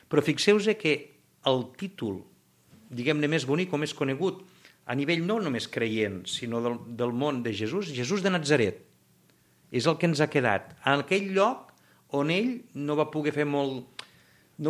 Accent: Linyola, Catalonia, Spain; Jo soc fill de Linyola.

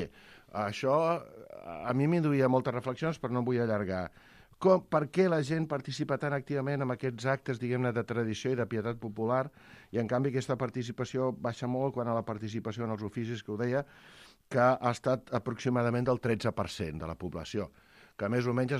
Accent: Barcelona, Catalonia, Spain; jo que sóc de Barcelona

